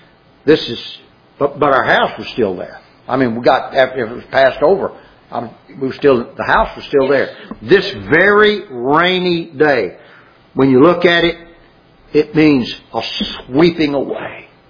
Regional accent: Alexandria, Louisiana, United States; I'm from Louisiana. I've been in one hurricane. And it was a Category 1. And it was the very lowest. It was 75 miles an hour when it came through Alexandria, Louisiana, when I was living as a kid.

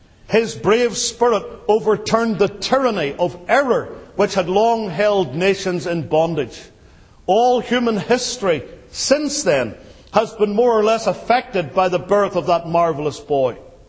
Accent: United Kingdom; And I say that as a Brit.

